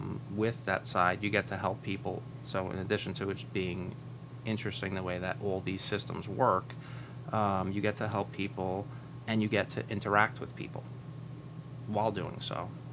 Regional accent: Clifton, New Jersey, United States; Believe it or not, Daniel, I grew up right here in Clifton, New Jersey, and I loved growing up here.

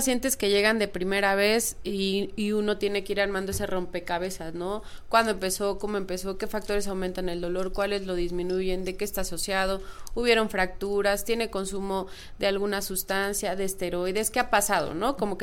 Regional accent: Chiapas, Mexico; Soy de Chiapas, por eso la Lada.

